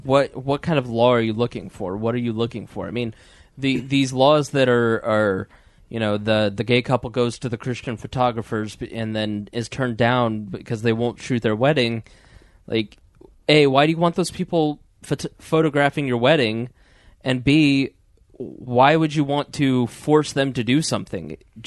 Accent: Indianapolis, Indiana, United States; the millennial generation, of which everyone on the podcast, we're all from Indianapolis, we're all, you know, around 30.

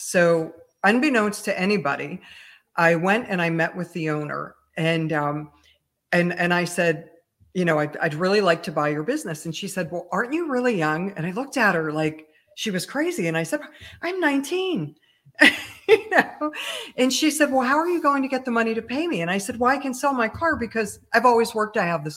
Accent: Pennsylvania, United States; if I become a certified teacher, I was from Pennsylvania, in the state of Pennsylvania

